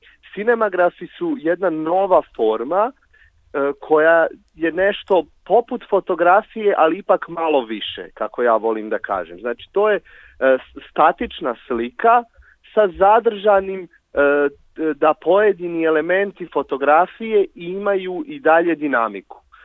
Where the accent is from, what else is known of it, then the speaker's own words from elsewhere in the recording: Bosnia & Herzegovina; also born or lived in Belgrade; now in Budapest, Hungary; ja sam rodom iz Bosne, ali mene jako kupio taj vojvođanski predeo